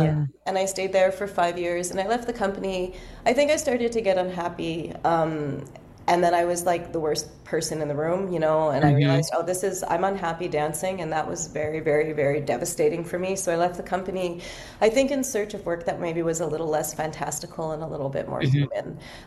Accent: Canada; like, wow, I'm so Canadian, right?

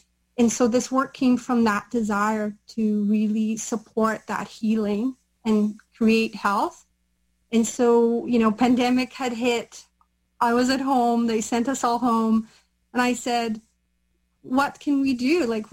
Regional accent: Brazil; now in Canada

